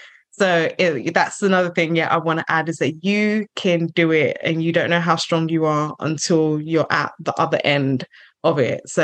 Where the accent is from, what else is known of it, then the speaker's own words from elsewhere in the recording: Nigeria; I'm originally from Africa, I'm Nigerian.